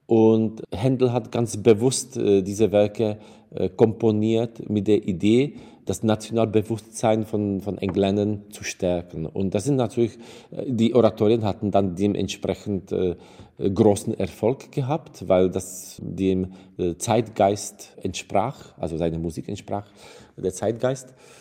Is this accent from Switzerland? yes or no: no; Czechia; Also ich komme aus Tschechien, ich bin noch in der Zeit geboren, als Kommunisten in unserem Land geherrscht haben.